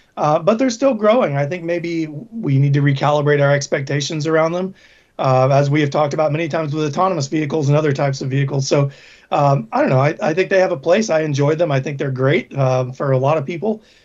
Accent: United States; or at least as an American, it's really easy to become so centered on our own market

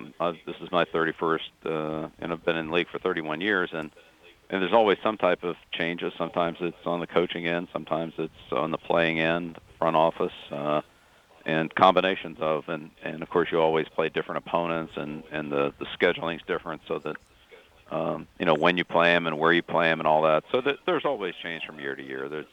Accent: Annapolis, Maryland, United States; I grew up in Annapolis and have a lot of close ties to the United States Naval Academy

